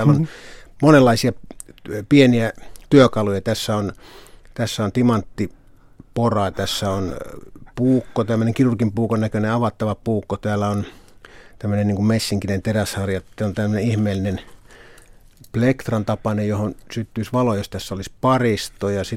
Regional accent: Joensuu, North Karelia, Finland; Olen kotoisin Itä-Suomesta Joensuusta

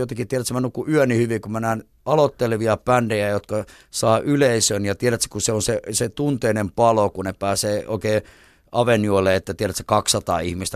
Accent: Vantaa, Uusimaa, Finland; Eli mä pääsin soittamaan omaa musiikkia niin sen takia, että mä sanon, että mä oon Vantaalta.

